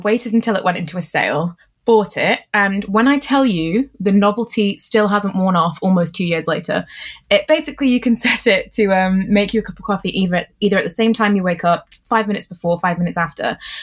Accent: Stoke-on-Trent, West Midlands, United Kingdom; So I'm from Stoke-on-Trent, proudly from Stoke. I love being from Stoke. And my parents raised me and my two younger brothers there.

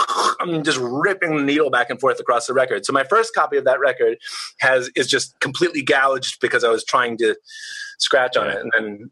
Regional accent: Washington, District of Columbia, United States; But I'll say I grew up in Washington, D.C., and most people when they say I grew up in D.C., they generally, you know, they often mean the distant suburb somewhere. I lived actually in the city in the city itself.

